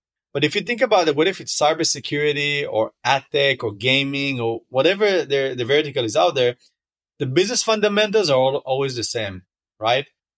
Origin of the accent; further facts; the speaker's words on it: Israel; moved away as an adult; now in United States; I'm originally from Israel, and I've been living here in the States for, I would say, almost 9 years.